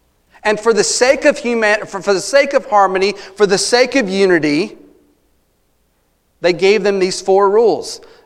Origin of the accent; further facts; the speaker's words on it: United States; I mean, as an American, if we don't demand our rights